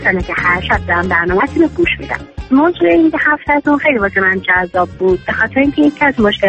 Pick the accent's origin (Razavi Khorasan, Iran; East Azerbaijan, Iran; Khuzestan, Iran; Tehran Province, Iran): Tehran Province, Iran; Tehran; پدرم تهرانیه، پدربزرگم تهرانیه، پدربزرگم تهرانیه. هر کنده ما میگه کجایی هستی با کلی خجالت میگیم تهرانیم